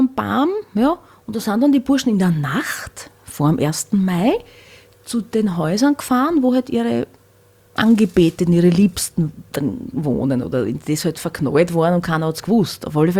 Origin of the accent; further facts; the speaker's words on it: Hornstein, Burgenland, Austria; bei der Tamburica in Hornstein, wo ich her bin.